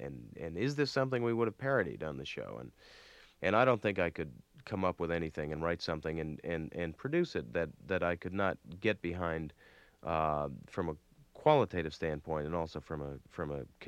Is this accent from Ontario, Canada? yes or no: yes; Toronto, Ontario, Canada; I get to work out of my hometown of Toronto.